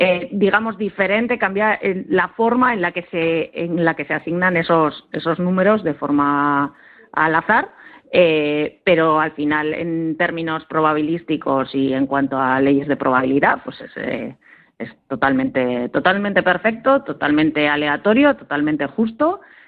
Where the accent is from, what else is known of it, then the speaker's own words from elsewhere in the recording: Bilbao, Basque Country, Spain; que nos emocionemos como buenos bilbaínos